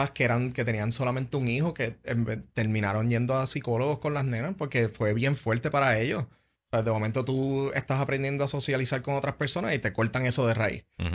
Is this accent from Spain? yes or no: no; San Juan, Puerto Rico; now in Manatí, Puerto Rico; Recuerda, vengo de San Juan, así que claro.